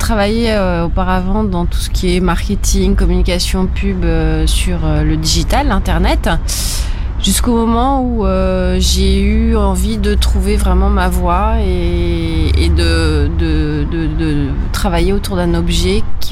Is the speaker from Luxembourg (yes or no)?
no; Paris, Île-de-France, France; now in Le Havre, France; Alors au Havre, je suis parisienne. J'étais parisienne et je suis havraise conquise depuis le mois de juin.